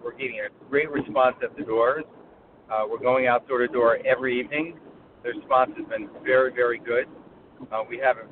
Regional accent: Colonie, New York, United States; Well, I was raised in Colony. I'm a alumni of Colony Central High School in Siena College, and as I was growing up, I was very proud of my community.

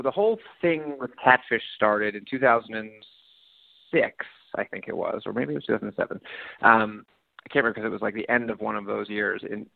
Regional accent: New York City, New York, United States; So I grew up in New York City.

